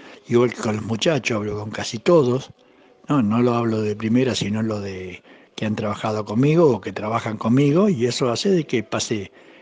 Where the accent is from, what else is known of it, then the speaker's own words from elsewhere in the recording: Uruguay; moved away as an adult; now in Argentina; Pese a que yo soy uruguayo y hace 50 y pico de años que estoy acá en Argentina